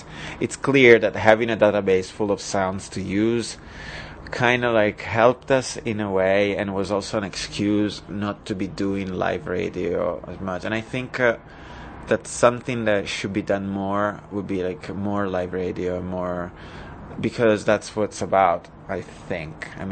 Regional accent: Italy; from Italy.

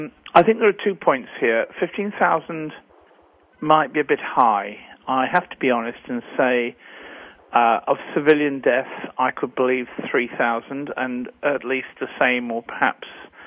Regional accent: United Kingdom; because I'm a Brit

